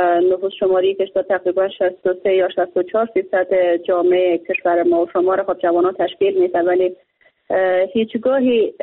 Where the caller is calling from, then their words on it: Bamyan, Afghanistan; از ولایت بامیان هستم